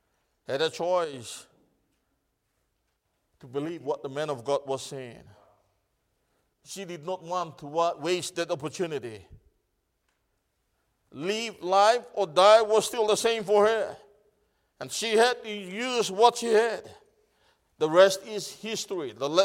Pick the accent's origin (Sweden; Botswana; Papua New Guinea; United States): Papua New Guinea; English is a second language; I'm from Papua New Guinea, not of Australia.